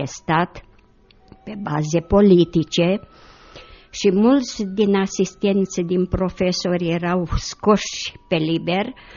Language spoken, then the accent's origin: Romanian; Iași, Iași County, Romania; also born or lived in Bukovina; m-am născut în Bucovina la 13 februarie 1929. Toată copilăria am petrecut-o însă la Iași, în tradiționalul cartier Tătăraș, liceul, facultatea, până la 24 de ani, deci am trăit în Iași.